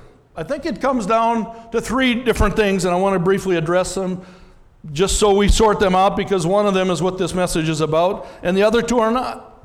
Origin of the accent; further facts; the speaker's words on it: United States; I am an American. I am deeply grateful for freedom.